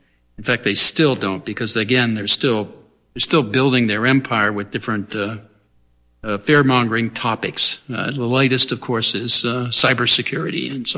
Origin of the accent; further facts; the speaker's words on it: Pennsylvania, United States; I grew up in a small town in central western Pennsylvania, up in the hills, up in the Appalachia Hills. So I'm a genuine hillbilly, so to speak.